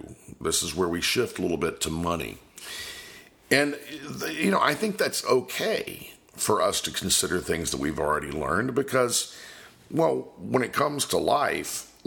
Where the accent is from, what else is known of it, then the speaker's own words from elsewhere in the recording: Florida, United States; Now, I'm originally from Polk County, Florida